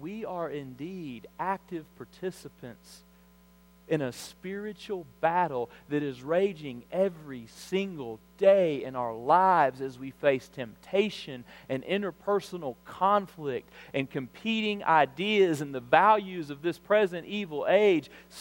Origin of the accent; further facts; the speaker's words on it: Alabama, United States; Now, when I was growing up in South Alabama, I pretended to be an athlete.